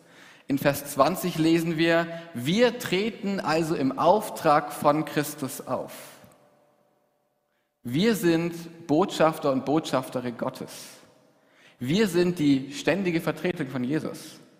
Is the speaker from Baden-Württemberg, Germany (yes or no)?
no; Cologne, North Rhine-Westphalia, Germany; moved away as an adult; now in Berlin, Germany; Ich bin im Kölner Raum aufgewachsen und 2019 nach Berlin gezogen.